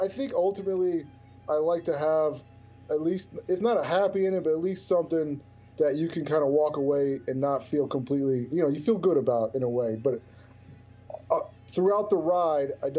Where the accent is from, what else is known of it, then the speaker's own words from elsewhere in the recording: United States; when I was a teenager, you know, being an American, we thought that America is the center of the universe.